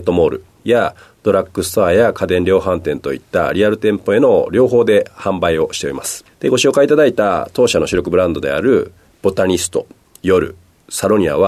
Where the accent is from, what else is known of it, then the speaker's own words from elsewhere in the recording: Takarazuka, Hyogo, Japan; 兵庫県の宝塚市出身です。